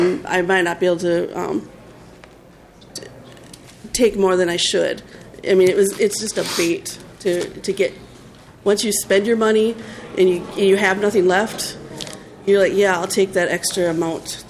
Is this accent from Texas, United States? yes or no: no; Duluth, Minnesota, United States; I'm from Duluth, Minnesota.